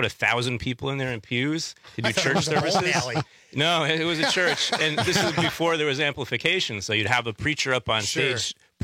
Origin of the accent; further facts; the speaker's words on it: Madison, Wisconsin, United States; So, I'm from Madison. I grew up in that neighborhood.